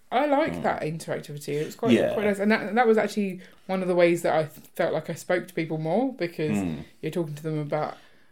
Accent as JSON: {"language": "English", "town": "Croydon", "region": "London", "country": "United Kingdom", "said": "they don't know I'm from Croydon."}